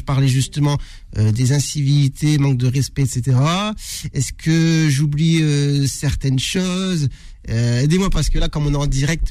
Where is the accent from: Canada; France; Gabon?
France; Tourcoing, Hauts-de-France; now in Paris, France; moi, je viens de Tourcoing, je viens du Nord, j'ai pas une famille de médecins